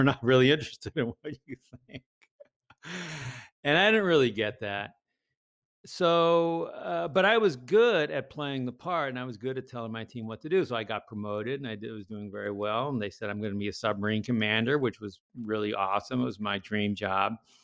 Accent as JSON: {"language": "English", "region": "Massachusetts", "country": "United States", "tie": "born or raised there", "said": "And we moved around a little bit, and I ended up growing up in Massachusetts."}